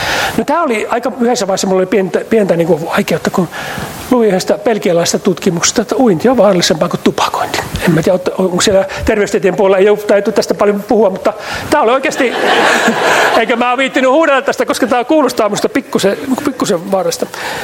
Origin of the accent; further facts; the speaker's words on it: Central Finland, Finland; Olkoon vaikka Saarella, mistä mä kotoisin.